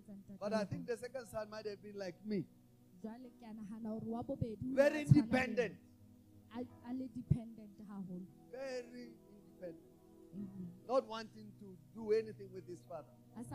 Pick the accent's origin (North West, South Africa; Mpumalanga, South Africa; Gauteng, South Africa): Gauteng, South Africa; Pretoria; I come from Pretoria.